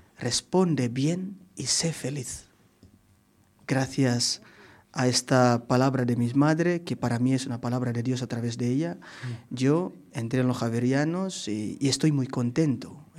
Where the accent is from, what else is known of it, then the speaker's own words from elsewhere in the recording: Indonesia; Spanish is a second language; moved away as an adult; now in Spain; yo vengo de Indonesia, donde yo conozco a Jesús, yo conozco los valores evangélicos, mis padres, mis abuelos, gracias a los misioneros